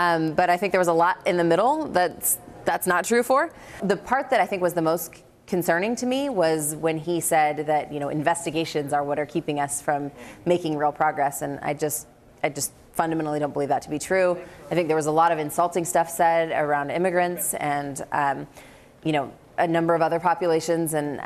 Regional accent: California, United States; from California."

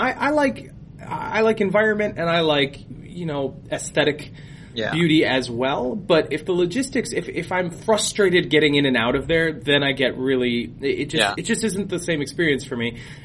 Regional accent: Kaukauna, Wisconsin, United States; I'm from Kakana, I'm from the Fox Valley.

